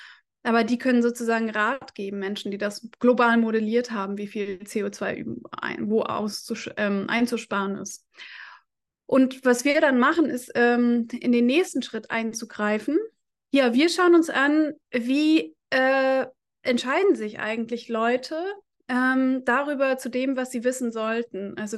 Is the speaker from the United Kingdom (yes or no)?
yes; United Kingdom; moved away; Wir machen zunächst einen Ausflug in das Vereinigte Königreich, also meine alte Heimat